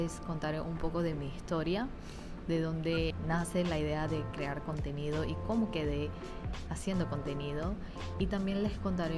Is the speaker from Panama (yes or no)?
yes; Panama; Tengo 25 años y soy de Panamá.